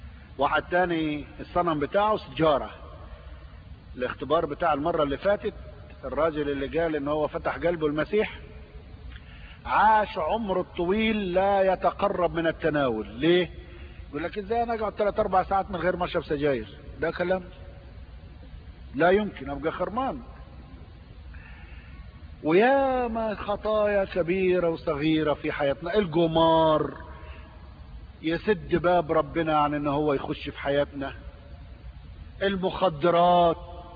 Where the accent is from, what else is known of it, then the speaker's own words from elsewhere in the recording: Egypt; دعيت الى نهضة في بلد اسمها إثنة عندنا في مصر، في الصعيد، مدينة حلوة جدا وجميلة.